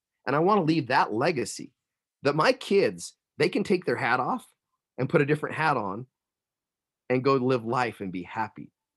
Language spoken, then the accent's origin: English; Rigby, Idaho, United States; wow, I'm from Little Rigby, Idaho.